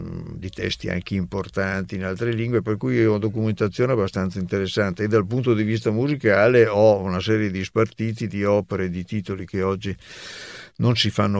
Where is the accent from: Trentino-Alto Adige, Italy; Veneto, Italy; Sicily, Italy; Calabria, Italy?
Trentino-Alto Adige, Italy; Riva del Garda; io sono nato in Trentino e ho fatto tutte le scuole, perché allora anche le medie a Riva del Garda, quindi medie e liceo a Riva del Garda